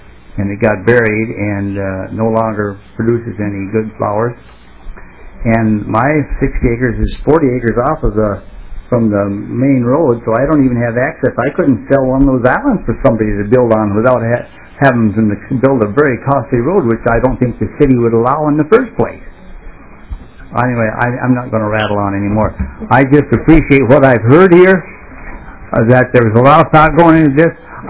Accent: Elk River, Minnesota, United States; I'm from Elk River, Minnesota. The city of Elk River annexed the township, so I'm in the city now, but I'm 5 miles north of Elk River in a little community called Meadowvale.

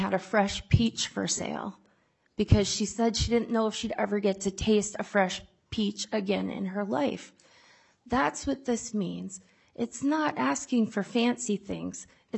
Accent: New London, United States; I'm from New London. I'm born, raised, have lived there. I'm a proud farm kid.

